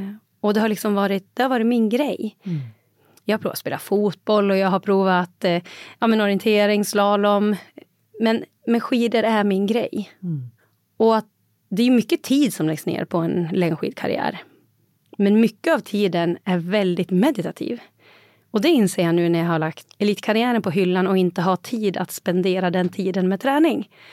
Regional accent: Dalarna County, Sweden; Jag kommer ju från Dalarna som en väldigt, väldigt stark region.

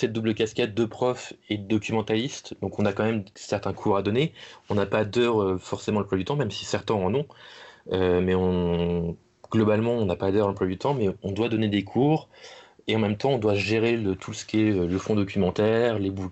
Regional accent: Normandy, France; je suis un enfant de la Manche, hein, bon gros normand, hein, fan de cidre et de calva, évidemment, comme tout normand qui se respecte

